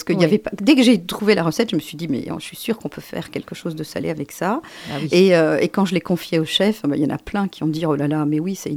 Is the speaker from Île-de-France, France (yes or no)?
yes; Paris, Île-de-France, France; moi, je suis parisienne à la base, et quand je suis arrivée là